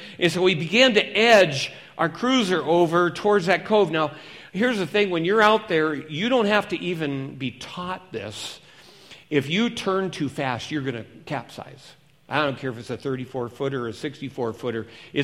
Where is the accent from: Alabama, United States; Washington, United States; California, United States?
Washington, United States; Seattle; I know just what those disciples are feeling because I'm from Seattle, Washington, you know, or at least the Seattle area, and my dad and I boated from the time I was probably late grade school or early middle school.